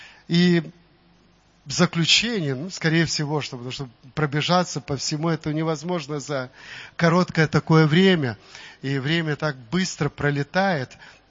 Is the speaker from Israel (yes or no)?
yes; Jerusalem, Jerusalem District, Israel; Ну, конечно, я из Иерусалима, поэтому мне хотелось бы чуть-чуть с вами поговорить об этом чудесном городе.